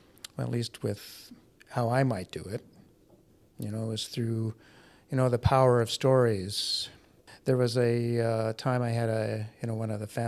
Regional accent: Winnipeg, Manitoba, Canada; I said, well, I grew up in River Heights in Winnipeg.

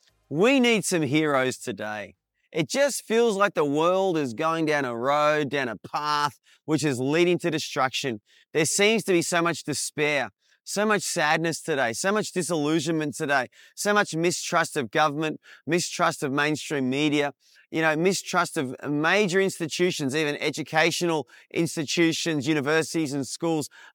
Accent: Australia; You know, I'm an Australian.

